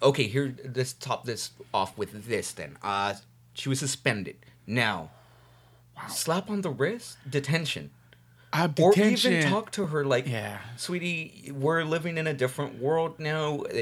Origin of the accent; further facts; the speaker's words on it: Santa Ana, California, United States; Well, actually, we grew up in Santa Ana, dude.